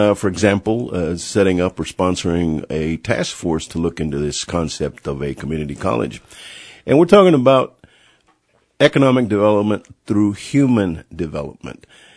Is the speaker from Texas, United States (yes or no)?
yes; Lubbock, Texas, United States; Born and raised in Lubbock, Texas. Went to schools here, of course, and graduated from Lubbock High.